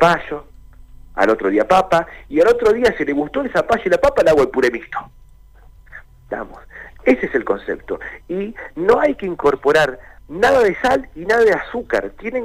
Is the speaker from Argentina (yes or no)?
yes; Argentina; born there; Nosotros hablamos castellano porque nacimos en la Argentina.